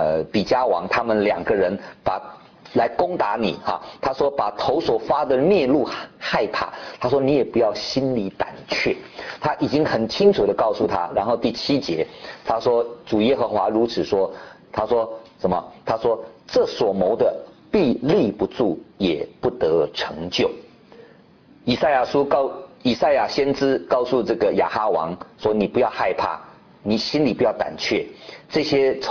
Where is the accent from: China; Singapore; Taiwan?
China; 真的是这个叫做我们中国人讲说什么，作践自己啊。